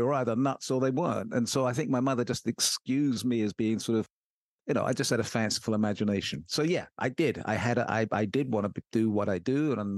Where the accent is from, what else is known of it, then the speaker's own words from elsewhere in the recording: London, United Kingdom; I'm from London, the UK. And the very weird thing is that when I go back home, people say I've got an American accent